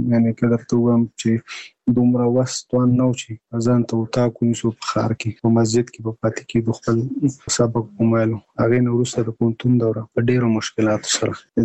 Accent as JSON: {"language": "Pashto", "region": "Nangarhar", "country": "Afghanistan", "lives_now": "Kabul, Afghanistan", "said": "زموږ کور په ننګرهار کې دی، زه په کابل کې یم،"}